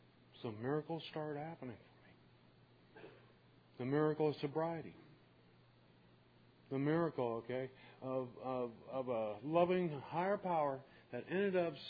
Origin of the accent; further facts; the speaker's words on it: Kerrville, Texas, United States; I'm an alcoholic from Kerrville, Texas.